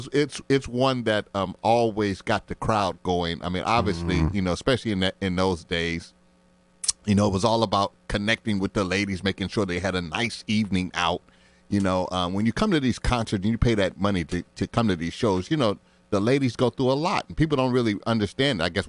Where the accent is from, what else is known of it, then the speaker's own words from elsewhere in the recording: Cleveland, Ohio, United States; I was born in, raised in the Methodist Church in Cleveland, Ohio, which is where I'm from. Born and raised in Cleveland, Ohio.